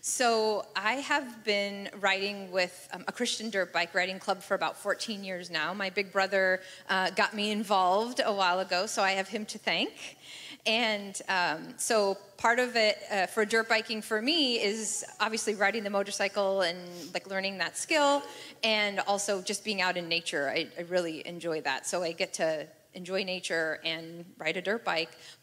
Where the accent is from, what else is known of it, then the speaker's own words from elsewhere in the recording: San Jose, California, United States; I grew up here in San Jose, and I grew up in a Christian home